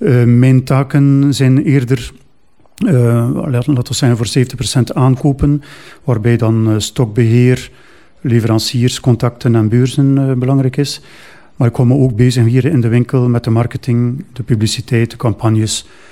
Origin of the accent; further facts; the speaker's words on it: Veurne, Flanders, Belgium; now in Ostend, Belgium; Maar ik ben eigenlijk een Veurnaar. Ik ben vanuit Veurne naar hier verder gespoeld, naar Oostende. In Veurne ben ik opgegroeid, ben ik naar college in Veurne, waar toen mijn vader ook les gaf.